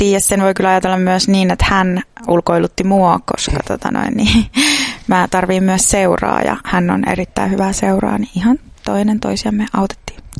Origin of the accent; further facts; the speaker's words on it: Oulu, North Ostrobothnia, Finland; kun mä asuttiin lapsena Oulun Kuivasjärvellä ja me käytännössä siis meidän takapihalta lähti semmoinen iso metsä.